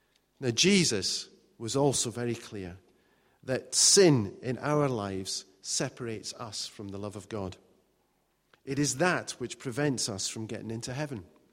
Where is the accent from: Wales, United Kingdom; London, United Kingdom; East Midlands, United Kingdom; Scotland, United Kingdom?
Scotland, United Kingdom; Now, being a Scot, being victorious does not come naturally.